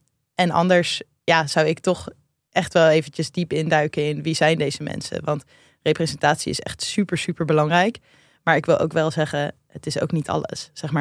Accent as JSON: {"language": "Dutch", "town": "Rotterdam", "region": "South Holland", "country": "Netherlands", "said": "wij komen allebei uit Rotterdam"}